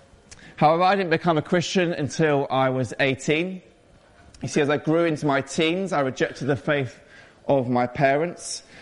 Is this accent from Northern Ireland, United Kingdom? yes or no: no; London, United Kingdom; I was brought up in London in a loving Christian but middle class home.